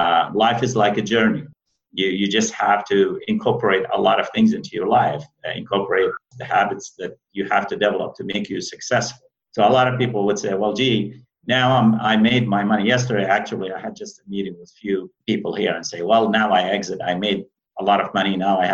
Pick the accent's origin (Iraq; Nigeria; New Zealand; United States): Iraq; English is a second language; also born or lived in Baghdad; I was born in Northern Iraq. And Northern Iraq, we had to escape Northern Iraq because of the war. I was only 5 years old. Then I went to Baghdad.